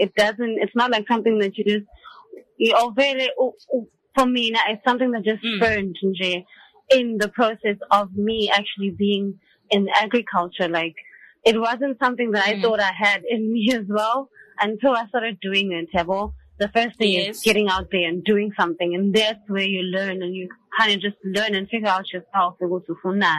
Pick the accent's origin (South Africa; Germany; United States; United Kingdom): South Africa; Umlazi, KwaZulu-Natal; Okay, so basically, I'm just a 28-year-old girl who's from Mlazi. I studied in Mangosuthu, did my advanced diploma.